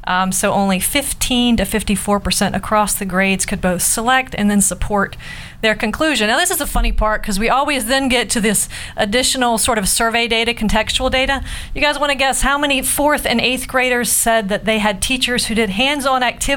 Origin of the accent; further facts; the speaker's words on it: the South, United States; accent: Southern; was that my southern accent?